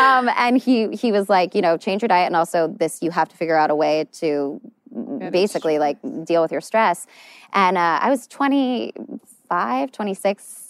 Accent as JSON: {"language": "English", "region": "Virginia", "country": "United States", "tie": "born or raised there", "said": "And I grew up in Virginia, so I grew up, my sister rode, and I loved horses."}